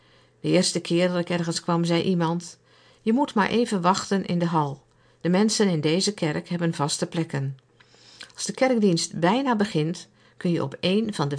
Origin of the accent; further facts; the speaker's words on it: Afghanistan; Dutch is a second language; now in Netherlands; Ik ben dik, ik ben Afghaan, ik spreek alleen een beetje Engels. Ik pas helemaal niet in zo'n Nederlands gezin.